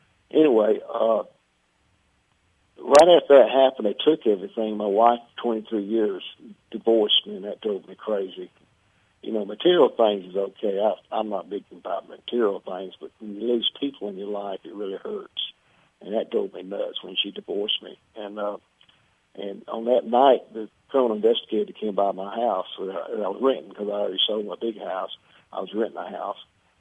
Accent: Atlanta, Georgia, United States; born there; I was born very poor in Atlanta and with only a high school education.

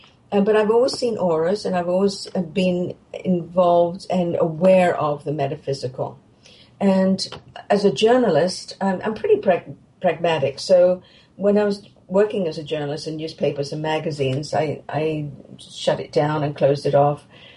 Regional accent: England, United Kingdom; Well, I grew up in England, as you may have guessed

